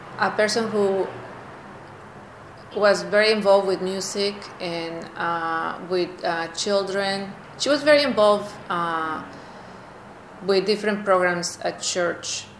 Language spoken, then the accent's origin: English; Reynosa, Tamaulipas, Mexico; I was born in Reynosa, Tamaulipas. Reynosa is a border town. Tamaulipas is the state in Mexico, the country. Tamaulipas is next to Texas. Reynosa is on the is a border town next to Hidalgo, Texas.